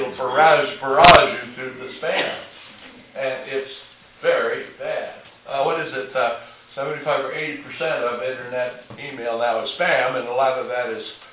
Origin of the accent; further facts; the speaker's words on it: San Diego, California, United States; But I remember growing up in San Diego in World War II, the only really sleazy places in town were the sailor bars down on the waterfront